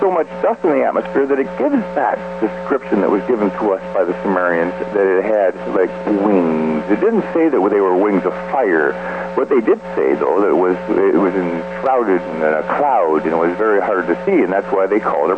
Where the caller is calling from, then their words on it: Ontario, Canada; from Ontario, Canada, just south of Kev, that crazy guy.